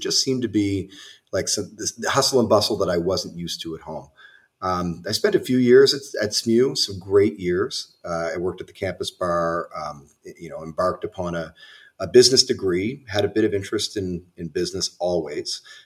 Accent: Saint John, New Brunswick, Canada; also born or lived in Halifax, Canada; I grew up outside of St. John, New Brunswick, and then moved to Halifax, which is often referred to as the big city from where I grew up, to attend St. Mary's University back as a 20-year-old.

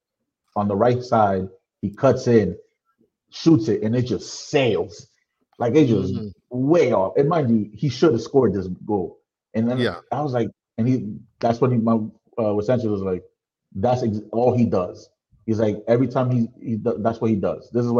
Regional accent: Bronx, New York, United States; I'm from the Bronx, so I grew up around the whole stadium area.

